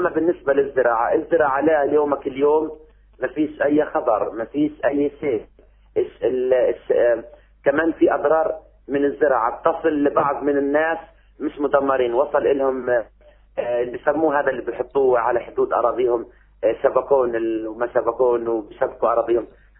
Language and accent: Arabic; Palestine; احنا كمواطنين كفلسطينيين كمزارعين